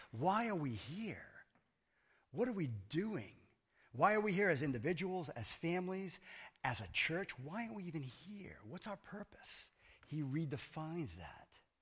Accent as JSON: {"language": "English", "region": "New England", "country": "United States", "said": "I'm from New England. My perfect temperature is 60 degrees."}